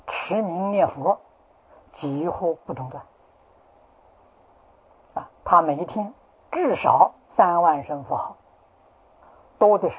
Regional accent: China; 在我们中国人呢，他乞丐，可是受到当时社会大众的尊敬啊

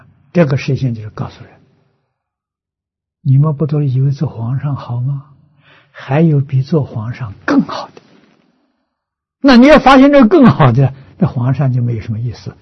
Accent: China; 这是我们中国人古人常讲福至心灵。

